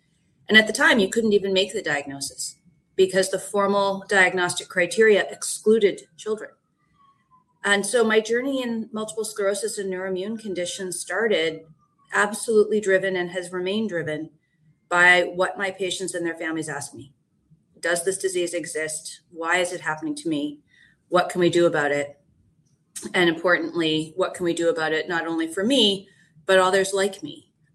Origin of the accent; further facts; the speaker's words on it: Canada; I'm Canadian. I completed my medical school in London, Ontario